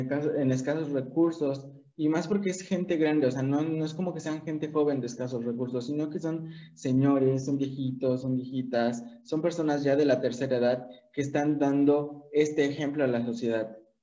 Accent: Mexico; Como mexicanos sabemos que somos muy, muy, muy grandes en ese aspecto

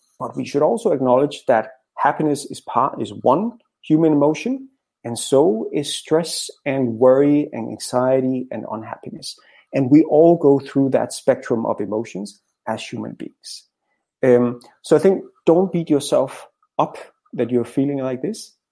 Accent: Denmark; first language Danish; English is a second language; my facial expressions are very different if I speak my second language English compared to my first language. So when I speak English, I look very grumpy. I need to concentrate more when I speak English compared to Danish

